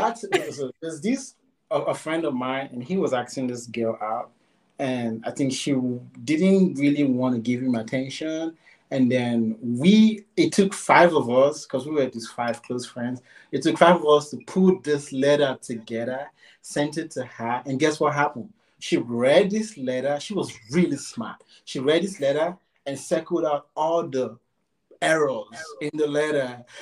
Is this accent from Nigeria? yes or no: yes; Nigeria; I am originally Nigerian. And I always tell people that I'm Nigerian because I am from Hausa and I'm from the Igbo tribe. So I'm kind of mixed in even in the Nigerian culture.